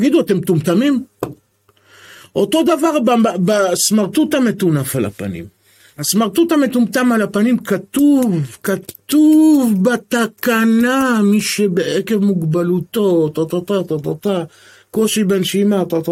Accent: Petah Tikva, Central District, Israel; פתח תקווה, הם המושבות, מלא פרדסים מסביבי. אני גדלתי בתוך פרדסים.

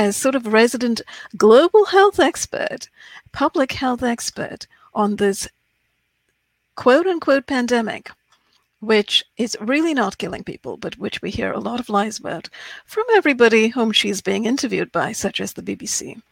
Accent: India; as I'm from India too.

